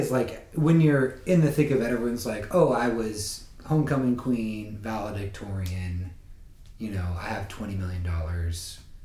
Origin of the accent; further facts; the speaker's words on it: Iowa, United States; I'm from Iowa's the home of the standardized test.